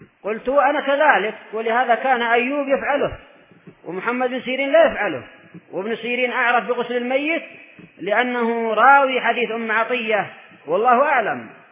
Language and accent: Arabic; Yemen; الطعام والذبائح عندنا في اليمن أيضا للقات والدخان